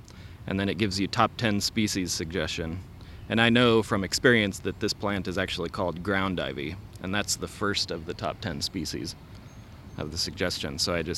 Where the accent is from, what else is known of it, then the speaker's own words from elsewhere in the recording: Colorado, United States; And I think that's ironic because I'm from Colorado.